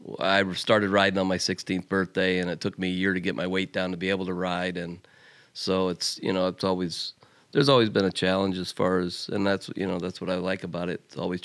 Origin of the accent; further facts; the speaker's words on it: Ohio, United States; Oh, I was raised on a farm, and I mean, that's what my family's done the whole time